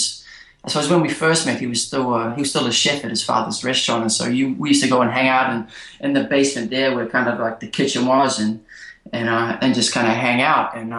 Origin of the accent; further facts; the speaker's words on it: New Zealand; moved away as an adult; now in New York, United States; Well, I'm from New Zealand originally, and so grew up there throughout my younger years, and actually moved to New York in 2009.